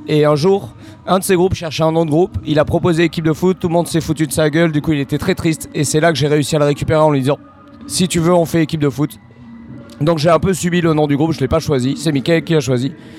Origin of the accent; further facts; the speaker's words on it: Bordeaux, Nouvelle-Aquitaine, France; On est de Bordeaux, donc on n'est pas loin.